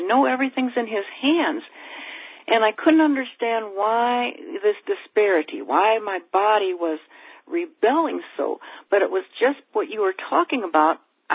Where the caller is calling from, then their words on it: Temple, Texas, United States; I'm calling from Temple, Texas now. I've moved.